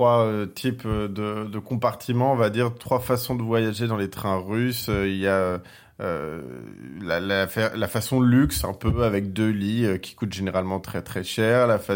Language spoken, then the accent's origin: French; France; je leur dis directement que je suis français